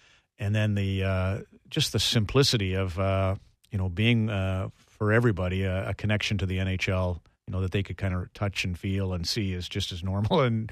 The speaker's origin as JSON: {"language": "English", "town": "Red Deer", "region": "Alberta", "country": "Canada", "tie": "born or raised there", "said": "Like Red Deer, Alberta, my hometown"}